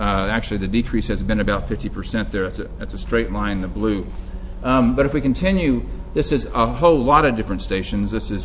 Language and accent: English; Dallas, Texas, United States; So I'll admit, I was raised in Dallas, Texas, and the summers here are not warm enough for me, personally.